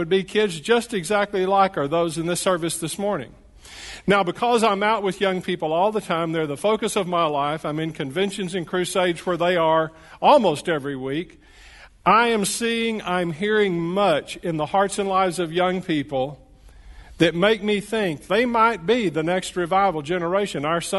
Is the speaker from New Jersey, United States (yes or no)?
no; Fort Worth, Texas, United States; Well, I am from Fort Worth, Texas.